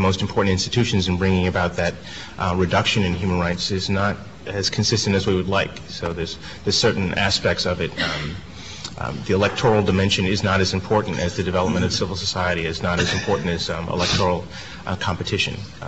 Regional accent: New York, United States; I'm from New York, so Amadou Diallo

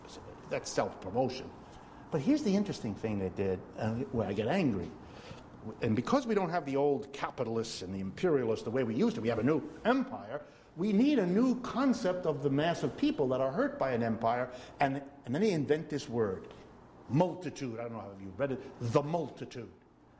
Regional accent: United States; born there; Both my parents were born in Europe, so I am the child. I was born in the United States

